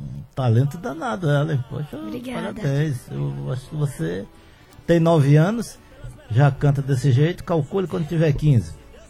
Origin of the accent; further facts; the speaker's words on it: Rio de Janeiro, Brazil; eu nasci e me criei no Rio de Janeiro.